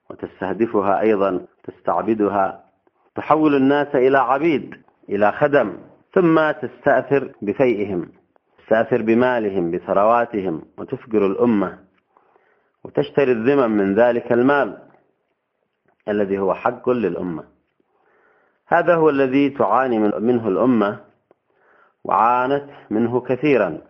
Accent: Yemen; حتى ولو كان ضد بلدهم، كما يحصل في بلدنا اليمن

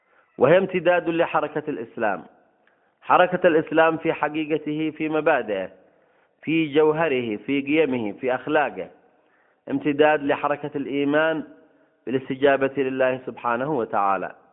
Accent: Yemen; والأحداث التي يشهدها بلدنا اليمن

